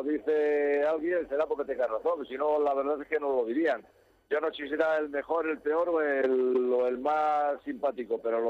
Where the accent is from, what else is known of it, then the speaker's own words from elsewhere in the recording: Madrid, Community of Madrid, Spain; yo la verdad que soy de Madrid, soy madrileño